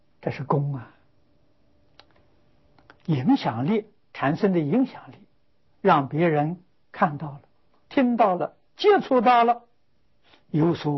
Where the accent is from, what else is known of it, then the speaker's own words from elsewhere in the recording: Lujiang, Anhui, China; 孝亲我的家乡安徽庐江县地方上的人士，还有一些佛门弟子，啊，他们大家发心，啊，将我父母的坟墓，重新修建起来。